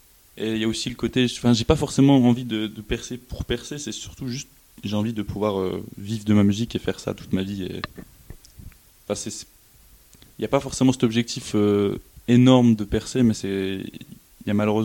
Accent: Switzerland; je viens pas de Paris, loin de là, je viens d'un petit bled en Suisse.

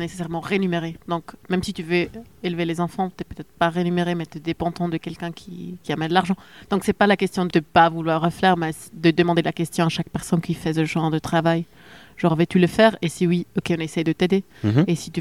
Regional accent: Switzerland; first language Swiss German; French is a second language; Donc normalement aussi les morceaux en suisse allemand, j'écris pas longtemps, j'écris en 10 minutes et c'est tout sorti

